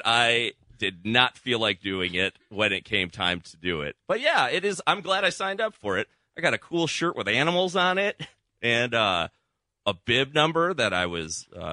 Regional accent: Chicago, Illinois, United States; over the weekend, I went to my hometown of Chicago to run a 10K

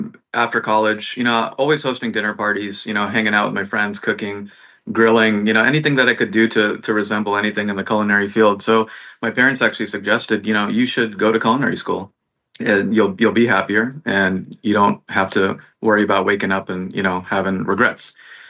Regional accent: Houston, Texas, United States; I think because I grew up in Houston, I never really got exposed to the cultural metropolitan aspect of Houston

